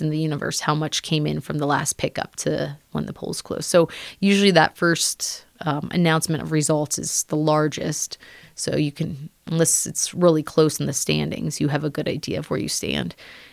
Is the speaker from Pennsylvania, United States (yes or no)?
yes; Pennsylvania, United States; now in Colorado, United States; I did grow up in Pennsylvania, so I'm not from Colorado originally. I've lived here since about 2008.